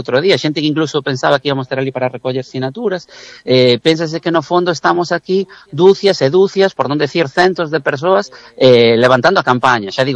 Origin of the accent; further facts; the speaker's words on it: A Coruña, Galicia, Spain; Nós, a cidadanía que vivimos aquí ou que sentimos estas cores, somos da Coruña e somos do equipo da nosa cidade.